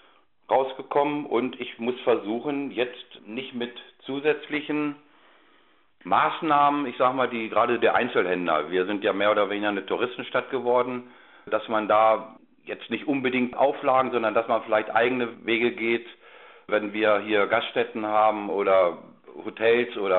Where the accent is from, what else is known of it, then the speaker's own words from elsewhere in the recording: Bad Lauterberg, Lower Saxony, Germany; Ich bin in Bad Lauterberg geboren, 1960. Bin hier sämtliche Jugendvereine durchlaufen